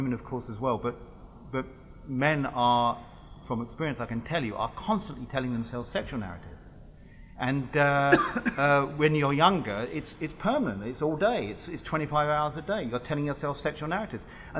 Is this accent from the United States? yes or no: no; Birmingham, West Midlands, United Kingdom; I don't want to set my novel in a real Birmingham, which is my hometown